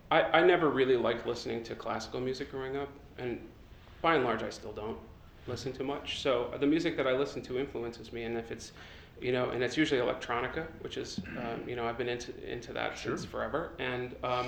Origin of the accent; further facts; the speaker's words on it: Chicago, Illinois, United States; Because I grew up in Chicago, I don't know what that has to do with anything, but I'm funky that way.